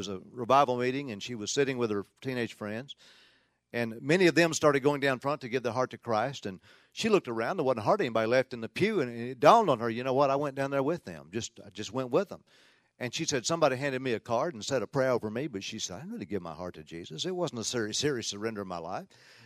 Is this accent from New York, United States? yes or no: no; Tennessee, United States; There was a lady in our family, Aunt Ruth was her name, where I grew up in Tennessee.